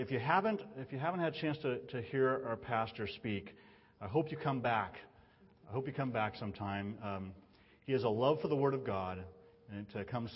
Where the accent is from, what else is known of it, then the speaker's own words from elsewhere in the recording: Richville, Utah, United States; When I was young, I grew up in Richville. You know, Richville is just 13 miles out in the valley there